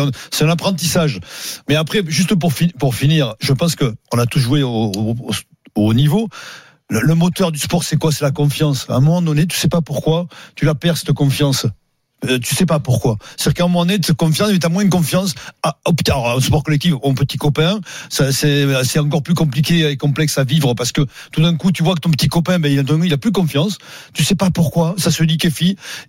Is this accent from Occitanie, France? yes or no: yes; Castres, Occitanie, France; Je suis de Castres moi donc ça va.